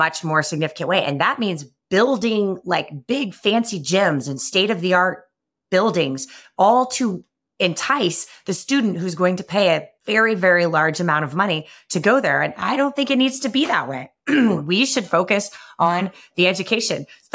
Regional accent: Kansas, United States; I grew up in Kansas, and Kansas University, the University of Kansas and Kansas State University are beloved institutions

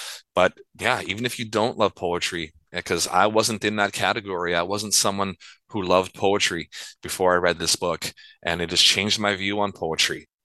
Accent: Winnipeg, Manitoba, Canada; I am from Winnipeg, Manitoba, which is located on Treaty 1 territory.

